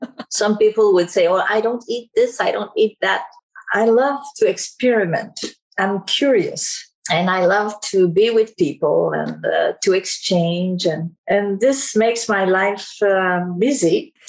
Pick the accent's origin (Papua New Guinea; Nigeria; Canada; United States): Canada; Montreal, Quebec; I'm from Montreal, and I received this letter from Toronto.